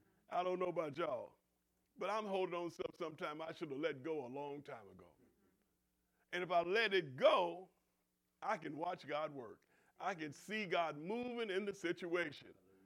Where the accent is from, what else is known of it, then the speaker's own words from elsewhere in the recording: Oklahoma, United States; growing up in Oklahoma, you know, my mother raised us and my dad was nowhere around.